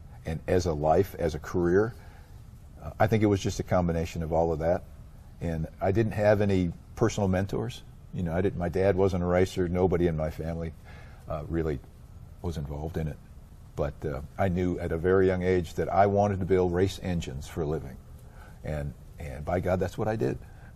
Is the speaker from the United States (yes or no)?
yes; Greendale, Wisconsin, United States; I grew up in Greendale, Wisconsin, which is a suburb of Milwaukee, yeah. So I grew up at the same dirt racetrack that Alan Kulwicki drove in, Milwaukee Mile, you know.